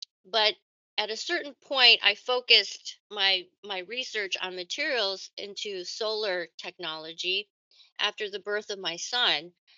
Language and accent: English; United States; And I was taught that by my mother, being Korean and Asian, growing up in the United States.